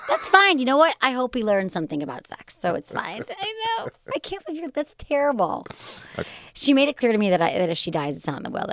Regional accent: Michigan, United States; Yeah, I'm from Michigan.

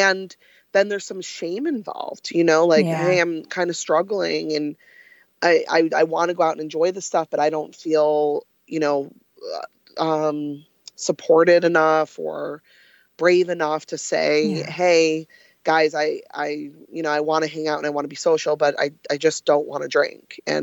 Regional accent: New York, United States; I'm Irish Catholic, I'm from upstate New York, just what we do.

